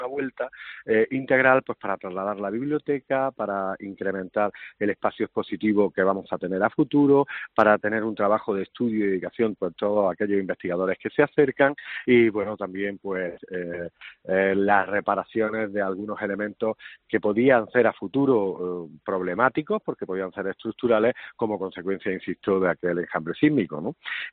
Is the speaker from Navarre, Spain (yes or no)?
no; Granada, Andalusia, Spain; soy granadino